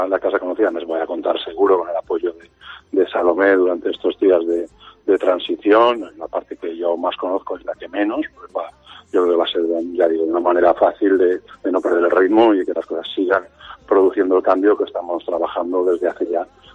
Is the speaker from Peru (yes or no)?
no; Chilches, Valencian Community, Spain; Yo soy de Chilches y la verdad es que gracias a mi pueblo es el que me metió la vocación política.